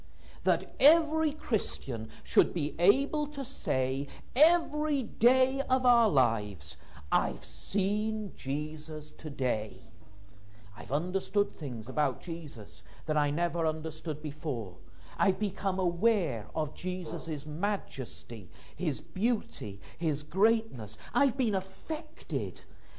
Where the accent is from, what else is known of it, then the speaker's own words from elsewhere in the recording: Wales, United Kingdom; the church where I grew up in North Wales.